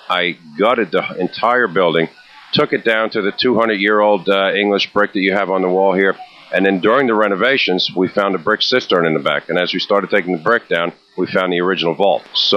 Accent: New York, United States; moved away as an adult; now in Charleston, United States; I was always concerned being a New Yorker coming down to Charleston, how it'd be received.

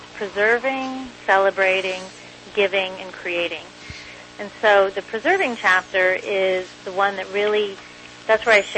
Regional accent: Midwest, United States; I'm from the Midwest, and Frangos were a big part of my childhood.

